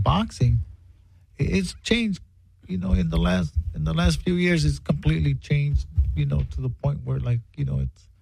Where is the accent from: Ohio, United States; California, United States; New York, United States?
California, United States; Los Angeles; Born and raised in South Central LA, and started boxing when I was 11 years old.